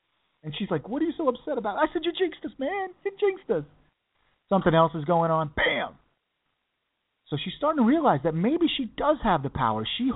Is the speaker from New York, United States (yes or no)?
yes; New Rochelle, New York, United States; When I grew up in New Rochelle, the team's name was called the Rebels.